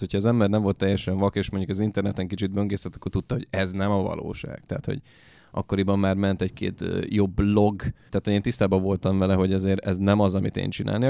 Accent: Dunaújváros, Fejér, Hungary; Dunaújvárosi.

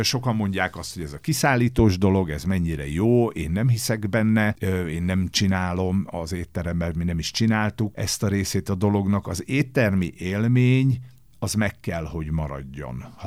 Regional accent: Újkígyós, Békés, Hungary; born there; Újkígyóson a szülőfalumban

